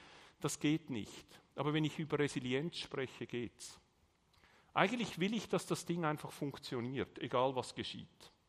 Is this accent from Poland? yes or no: no; Switzerland; Übrigens, man hat auch gesagt, ich spreche Dialekt. Ich gebe mir Mühe, Hochdeutsch zu sprechen, wie Sie hören können, ich bin Schweizer.